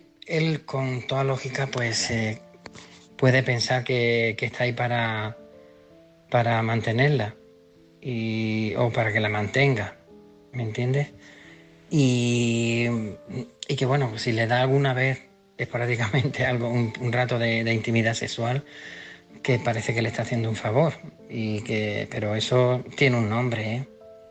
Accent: Málaga, Andalusia, Spain; de Málaga.

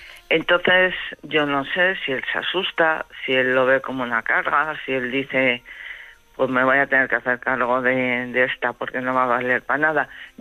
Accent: Palencia, Castile and León, Spain; moved away as an adult; Yo sabéis que soy de Palencia, este chico es de Zamora.

